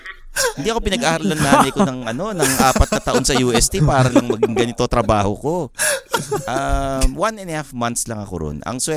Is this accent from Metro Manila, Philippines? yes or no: yes; Binondo, Metro Manila, Philippines; taga Binondo ko, ay grupo na Chinese family, Chinese na setting